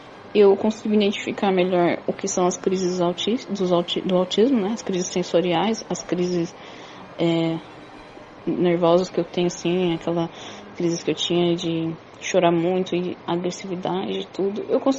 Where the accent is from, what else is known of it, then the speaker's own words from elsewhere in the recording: São Paulo, Brazil; born there; tenho 31 anos, nasci em São Paulo, capital